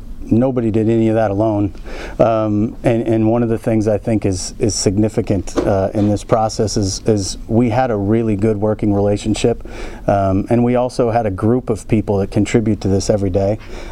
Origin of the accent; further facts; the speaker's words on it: Phoenix, Arizona, United States; I was raised in Phoenix with the Colangelo family and Cotton Fitzsimmons and scouting mentors like Dick Van Arsdale.